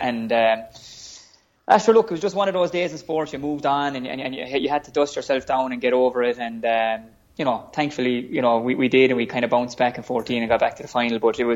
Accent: Ballinahinch, Tipperary, Ireland; I'm from Ballinahinch, small place

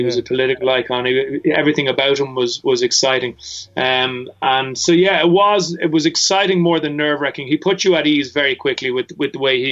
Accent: Ireland; And so when you go in as an Irish man and stand in the middle of the garden and belt out the national anthem, they go ballistic.

